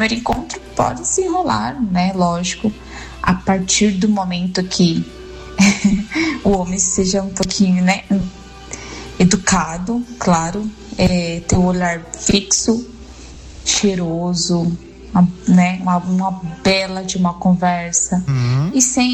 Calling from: Guarulhos, São Paulo, Brazil; participando aí da enquete de hoje, sou de Guarulhos, tá?

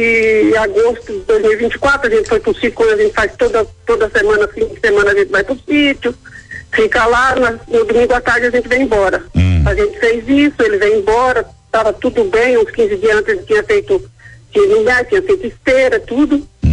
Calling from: Álvares Machado, São Paulo, Brazil; De Álvares Machado.

